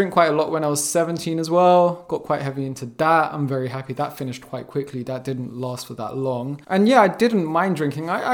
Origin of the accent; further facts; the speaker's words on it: London, United Kingdom; a few stories about me growing up in South London.